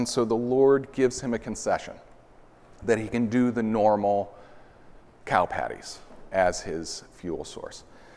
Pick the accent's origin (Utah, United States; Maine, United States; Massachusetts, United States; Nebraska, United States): Nebraska, United States; I grew up in Nebraska, and so I am well-versed in the ability to go out like a pioneer and find what we would call cow pies